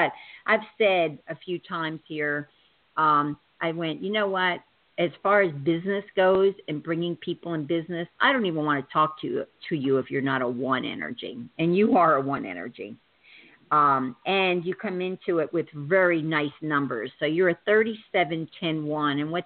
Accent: Kingston, New York, United States; born there; You know, I was born in Kingston, New York.

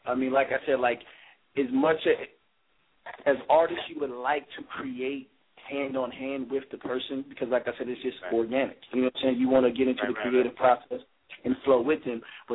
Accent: Phoenix, Arizona, United States; also born or lived in Pennsylvania; Yeah, I was born in Pennsylvania, but I was raised in Phoenix.

